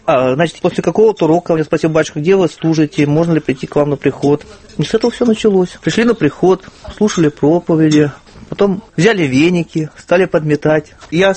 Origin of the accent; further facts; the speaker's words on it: Crimea, Ukraine; now in Kyiv, Ukraine; Я киевлянин, а сам родом из Крыма. И будучи летом в Крыму у своей мамы в Евпатории